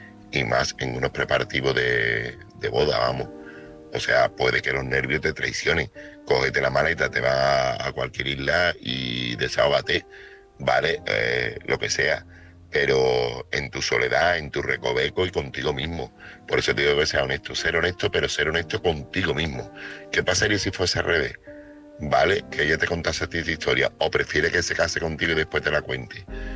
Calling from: Seville, Andalusia, Spain; corresponsal de Sevilla.

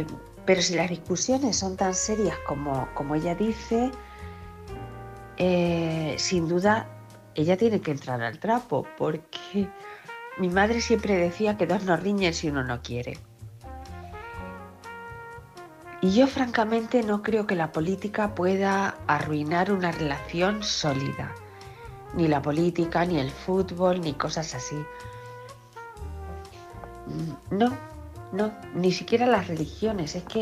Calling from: Ciudad Real, Castilla-La Mancha, Spain; de Ciudad Real.

